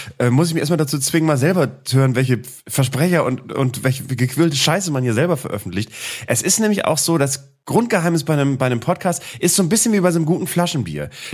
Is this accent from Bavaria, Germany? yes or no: no; Bremen, Germany; bei uns in Bremen